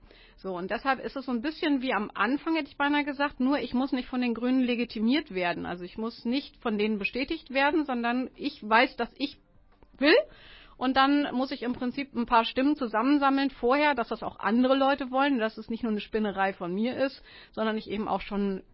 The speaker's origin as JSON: {"language": "German", "town": "Tündern", "region": "Lower Saxony", "country": "Germany", "tie": "born or raised there", "said": "wenn ich jetzt in meiner alten Heimat Tündern sagen möchte, da habe ich noch ganz viele Freunde"}